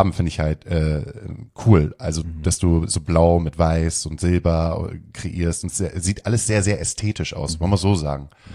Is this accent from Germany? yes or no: yes; Hamburg, Germany; als Hamburger hat man mal so diese Arroganz des Hamburgers, der so auf Bremen runterguckt